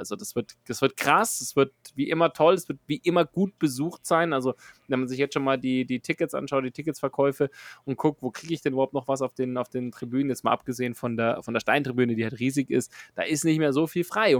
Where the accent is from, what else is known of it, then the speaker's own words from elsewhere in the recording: Nuremberg, Bavaria, Germany; Ja, ich komme ja aus Nürnberg. Also von daher ist ja für mich Heimspiel.